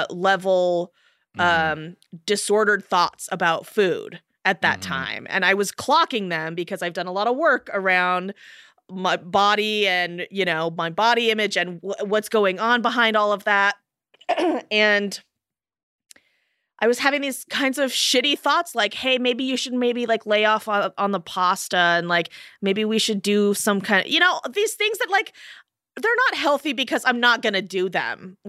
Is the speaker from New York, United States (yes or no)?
no; Oregon, United States; But as a public school student myself, I grew up in Oregon